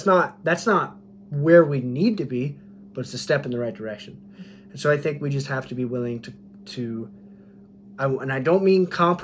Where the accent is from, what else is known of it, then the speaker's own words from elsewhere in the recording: United States; As an American, honestly, and as an American, I think you got to look more American.